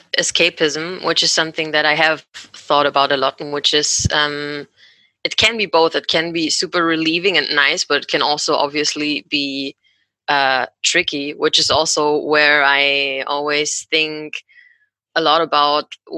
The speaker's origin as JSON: {"language": "English", "country": "Germany", "second_language": "English", "lives_now": "Berlin, Germany", "said": "I'm from Germany. I live in Berlin. And so I came there from my hometown, which is also in Germany"}